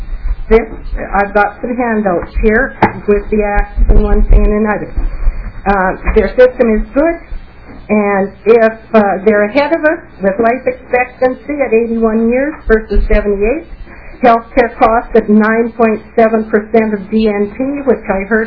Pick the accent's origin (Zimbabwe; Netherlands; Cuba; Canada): Canada; moved away as an adult; now in Fertile, United States; Having been born and raised in Canada, married to an American, and living down here for the past 47 years